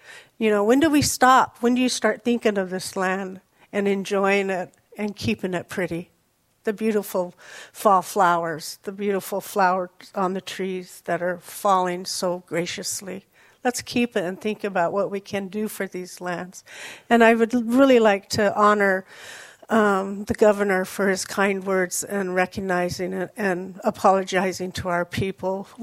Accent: Mono Lake, California, United States; from the land of the Mono Lake Kwisatzka people. … I come from Mono Lake. And we're the headwaters of this valley

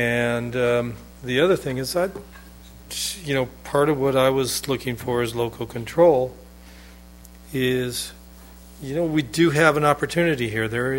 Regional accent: Santee, California, United States; I grew up around Santee, and Santee had their water reclamation lakes

